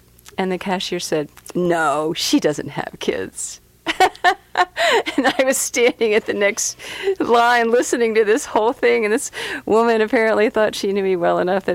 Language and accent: English; Washington, District of Columbia, United States; now in Salt Lake City, United States; I studied violin making, which is why I moved to Salt Lake, because I'm originally from Washington, D.C.